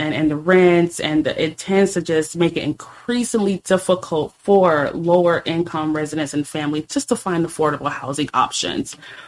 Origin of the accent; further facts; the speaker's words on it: St. Petersburg, Florida, United States; just watching her handle and manage the household is what instilled a lot in me growing up in St. Pete.